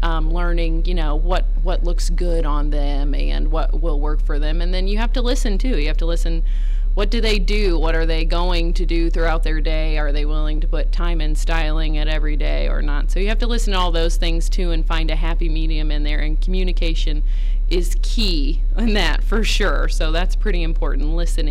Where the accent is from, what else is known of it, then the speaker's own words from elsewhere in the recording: Bucyrus, Ohio, United States; I started traveling to Marion from my hometown, Bucyrus, right after high school, actually.